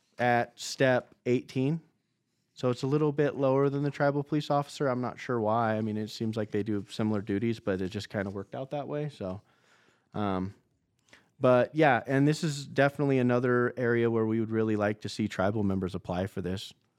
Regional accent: Modoc, California, United States; So I'm a Yurok tribal member, right? I was born and raised in Modoc, California. I'm not sure if people are familiar with that, but that's actually right across the border here, about an hour and a half, 2 hours away. So I grew up in the area.

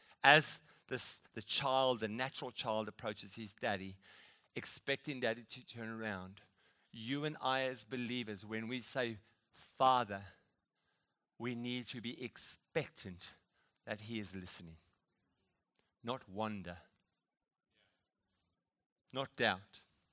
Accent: South Africa; now in Perth, Australia; Pauline and I, we came from South Africa. We felt God lead us. We're in Perth at Riverview Bible College.

